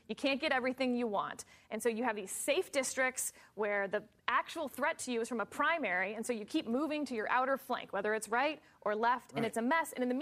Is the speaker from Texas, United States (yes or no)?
yes; Texas, United States; And I told you I was from Texas.